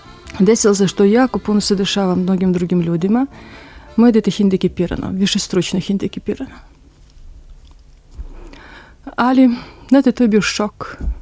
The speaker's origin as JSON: {"language": "Serbian", "country": "Russia", "second_language": "Serbian", "lives_now": "Serbia", "said": "Evo, od danas, verovatno od ovih dana, ja sam državljanin i ove zemlje, a ja sam iz Rusije. Imam 43 godine"}